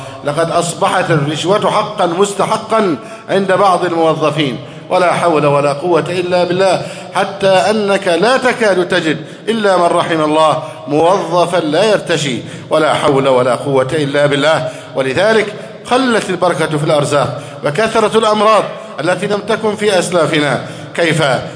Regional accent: Egypt; اللهم احفظ بلدنا مصر أمنا أمانا

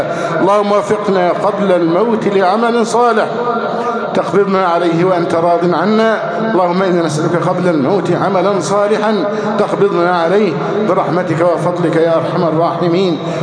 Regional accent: Egypt; اللهم احفظ بلدنا مصر أمناً أماناً سخاءً رخاءً وسائر بلاد المسلمين.

